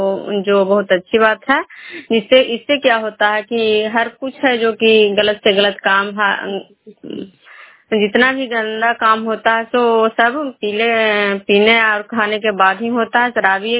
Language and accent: Hindi; Vishnupur, Bihar, India; मैं विष्णुपुर ग्राम खजुरा पंचायत नालंदा जिला नगर नौसा प्रखंड के निवासी हूँ।